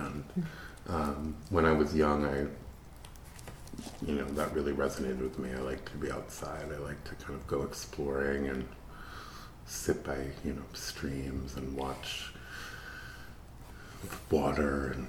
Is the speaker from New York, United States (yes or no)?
yes; Ancramdale, New York, United States; I grew up in a town called Ancrumdale, which is about 20 miles from Hudson, on a dairy farm. And it's a very small town.